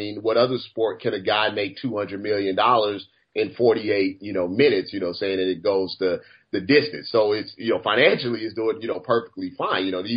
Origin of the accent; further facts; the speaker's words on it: St. Louis, Missouri, United States; And, you know, I'm from St. Louis, and, you know, there's not a lot of international people in St. Louis.